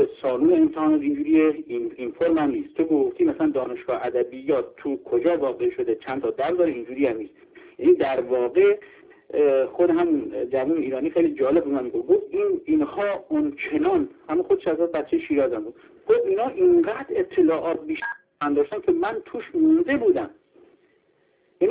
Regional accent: Mehran, Ilam, Iran; بچه مهران هستم و جزء استان ایران، این کافی بود

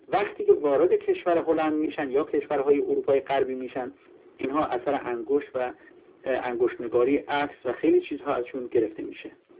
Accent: Mehran, Ilam, Iran; بچه مهران هستم و جزء استان ایران، این کافی بود

